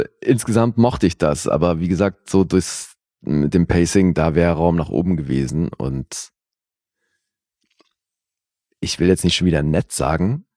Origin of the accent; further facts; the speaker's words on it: Switzerland; als Schweizer feiere ich das natürlich